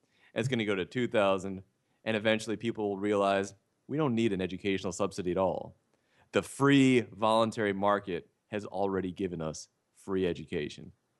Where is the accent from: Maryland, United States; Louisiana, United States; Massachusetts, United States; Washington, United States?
Maryland, United States; My home state in Maryland